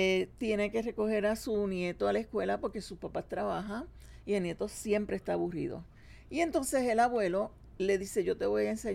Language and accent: Spanish; Aguas Buenas, Puerto Rico; Yo soy de Aguas Buenas Natural.